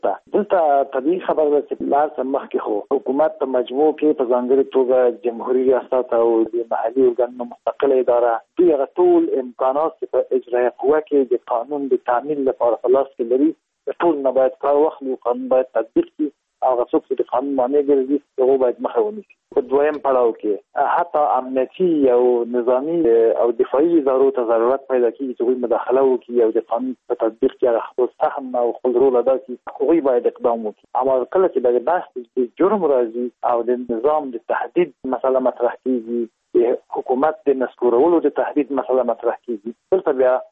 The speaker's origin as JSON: {"language": "Pashto", "country": "Afghanistan", "said": "د یو افغان په توګه چې کله د حقوقي زاویې نه په افغانستان کې ملي حاکمیت او د سیاسي ثبات مسلې ته ګورم"}